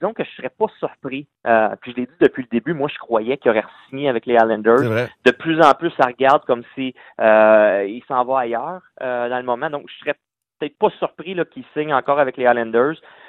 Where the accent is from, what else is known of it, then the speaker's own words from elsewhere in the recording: Quebec, Canada; je suis québécois